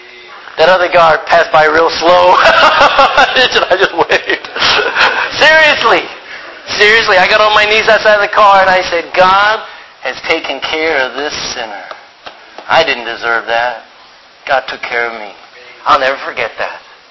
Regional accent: Texas, United States; I'm a Texan, I gotta remind myself, stay on the left side.

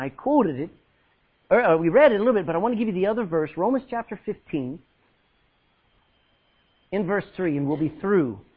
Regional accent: Texas, United States; moved away as an adult; now in Ireland; I says, no, I'm from Texas. I've been here 19 years, raised 5 kids, and I love Ireland.

